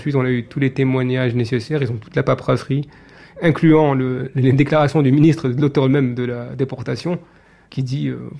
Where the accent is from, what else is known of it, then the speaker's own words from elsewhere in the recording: Algeria; je vais rentrer chez moi en Algérie. Je suis rentré comme Algérien ici, physicien algérien, voilà.